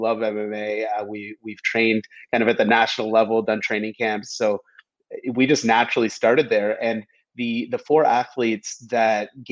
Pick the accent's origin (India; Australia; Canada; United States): Canada; I'm Canadian. I grew up playing hockey my entire life